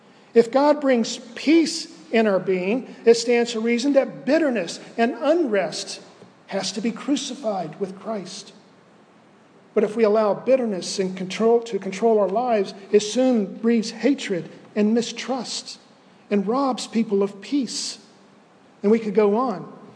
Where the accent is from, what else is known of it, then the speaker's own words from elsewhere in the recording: Florida, United States; Growing up in Central Florida years ago, you could take a country drive and there would be miles and miles of citrus groves.